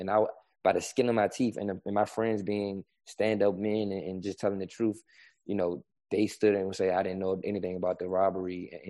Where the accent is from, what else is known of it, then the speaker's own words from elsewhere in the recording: Richmond, Virginia, United States; I grew up around people getting murdered and killed. I grew up in Richmond, Virginia, the murder capital.